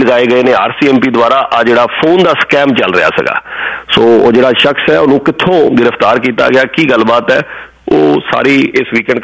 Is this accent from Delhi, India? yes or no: no; Jalandhar, Punjab, India; ਮੈਂ ਤੇ ਉੱਥੋਂ ਜਲੰਧਰ ਤੋਂ ਹਾਂ, ਸਾਡੇ ਨਾਲ ਜਿਹੜੇ ਪਿੰਡ ਨੇ ਹੁਣ ਮਿੱਠਾਪੁਰ ਬਿਲਕੁਲ ਸਾਡੇ ਨਾਲ ਜਿੱਥੇ ਮੈਂ ਰਹਿੰਦਾ ਸੀਗਾ, ਅਰਬਨ ਸਟੇਟ